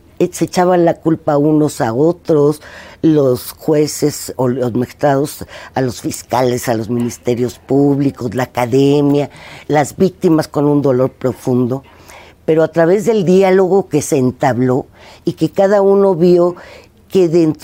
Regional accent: Mexico; encontrarnos como mexicanos

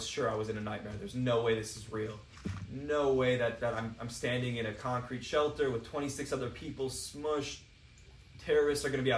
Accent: Ra'anana, Central District, Israel; when I tell him I'm from Ra'anana, he's like, oh, cool, my parents live there.

